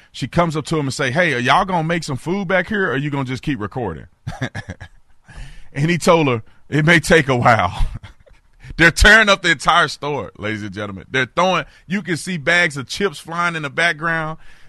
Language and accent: English; Texas, United States; I'm born and raised in Texas. I got my family in Dallas, Texas